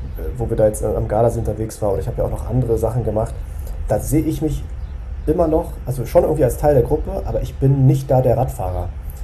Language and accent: German; Berlin, Germany